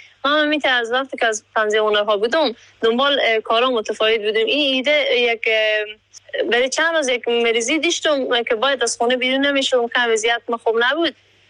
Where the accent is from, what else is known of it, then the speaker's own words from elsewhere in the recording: Herat, Afghanistan; به هرات زندگی میکنم، از هراتم و به یک فامیل روشنفکر تحصیل کرده شکر از یک فامیل روشنفکر هستم